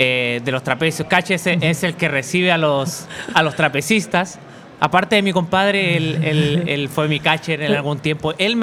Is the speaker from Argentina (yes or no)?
no; Chile; todos somos familia y todos somos chilenos